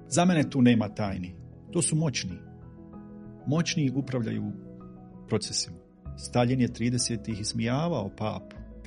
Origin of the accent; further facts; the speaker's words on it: Prnjavor, Federation of Bosnia and Herzegovina, Bosnia & Herzegovina; Djetinjstva se sjećam kao u Prinjavoru kod Kalesije